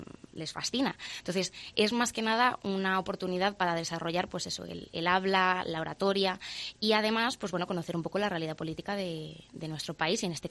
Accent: Madrid, Community of Madrid, Spain; Soy de Madrid, aunque quiero pensar que tengo un arraigo a Segovia, porque mi familia materna es de allí.

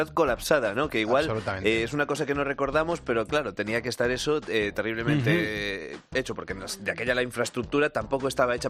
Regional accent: Galicia, Spain; Yo soy gallego también.

